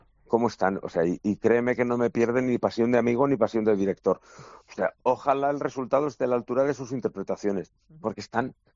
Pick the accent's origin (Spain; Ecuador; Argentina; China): Spain; Zaragoza, Aragon; Bueno, es que, a ver, es mi tierra, es donde yo he crecido.